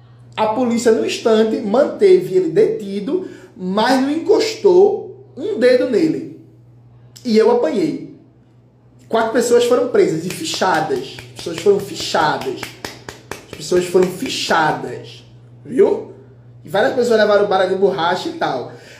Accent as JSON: {"language": "Portuguese", "town": "Borborema", "country": "Brazil", "tie": "born or raised there", "said": "Eu nasci e criado na Borborema, na minha favela"}